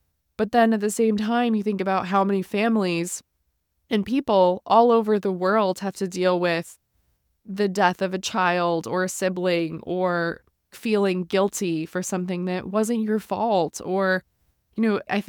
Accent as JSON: {"language": "English", "region": "Midwest", "country": "United States", "tie": "born or raised there", "said": "I grew up in the Midwest in a suburb."}